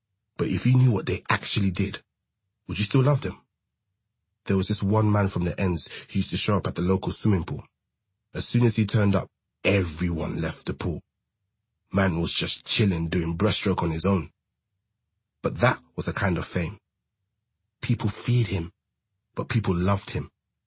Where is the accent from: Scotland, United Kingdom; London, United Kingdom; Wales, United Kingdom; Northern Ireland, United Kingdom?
London, United Kingdom; Bow; I'm from East London. I'm from Bow. But I was never just in Bow. I went all around.